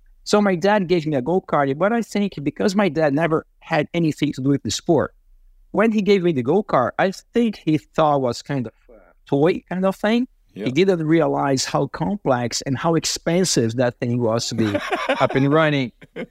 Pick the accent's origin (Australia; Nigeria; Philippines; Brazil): Brazil; also born or lived in Germany; Actually, I was born in Germany. My parents lived in Germany for about 6 or 7 years. You know, the late 60s, early 70s. So I was born there, but when they came back to Brazil, I was only 2 years old.